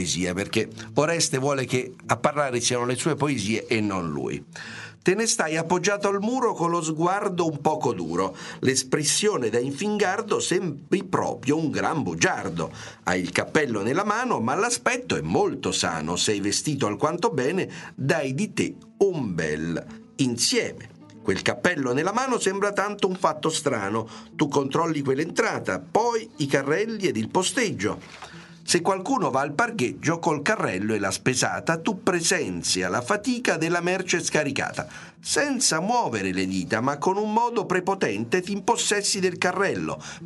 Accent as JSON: {"language": "Italian", "town": "Rome", "region": "Lazio", "country": "Italy", "said": "ci ha fatto conoscere a Roma, da romani, qualcosa che non conoscevamo."}